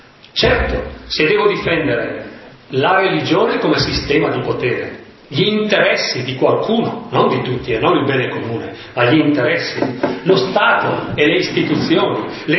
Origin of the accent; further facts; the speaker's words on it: Brescia, Lombardy, Italy; Dicevo prima, la mia terra, Brescia, l'Italia è al secondo posto nel mondo come produzione di armi leggere.